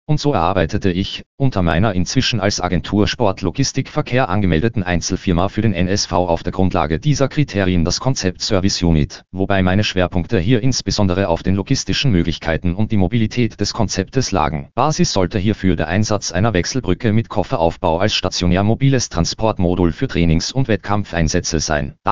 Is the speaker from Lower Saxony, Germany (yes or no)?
yes; Clausthal-Zellerfeld, Lower Saxony, Germany; born there; hatte also sein Amt als Bürgermeister meiner Geburtsstadt der Berg- und Universitätsstadt Clausthal-Zellerfeld abgegeben.